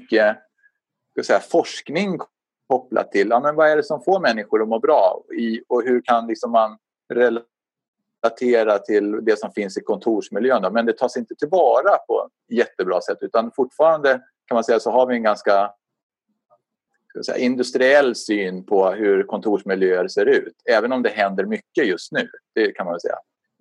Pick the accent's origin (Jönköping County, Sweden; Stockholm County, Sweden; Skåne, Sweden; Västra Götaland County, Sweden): Stockholm County, Sweden; Stockholm; now in Sandviken, Sweden; och bor i en liten stad i Gästrikland, Sandviken. Är egentligen född och uppvuxen i Stockholm då, men har bott i Sandviken länge.